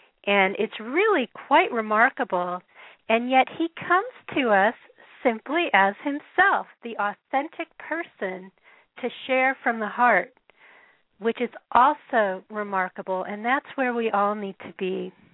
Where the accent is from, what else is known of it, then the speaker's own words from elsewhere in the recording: Denver, Colorado, United States; I grew up in Denver, and in Denver, football is very popular. And we were Broncos fans